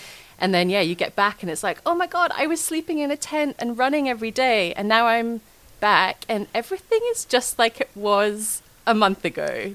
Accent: Scotland, United Kingdom; also born or lived in Sydney; now in Sunshine Coast, Australia; I moved out to Australia from Scotland over a decade ago now. I was originally in Sydney and had a great time living in Sydney.

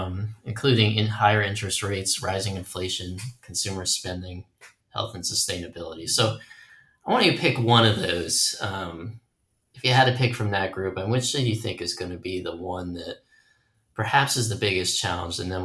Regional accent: Brooklyn, New York, United States; which makes no sense since I'm from Brooklyn.

